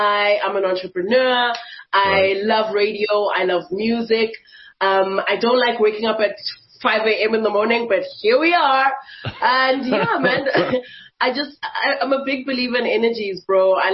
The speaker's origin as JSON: {"language": "English", "town": "Johannesburg", "region": "Gauteng", "country": "South Africa", "tie": "born or raised there", "said": "I'm literally like one of the few born and raised in Joburg. I don't know what it's like to go back home in the holidays. This is home. This has been home."}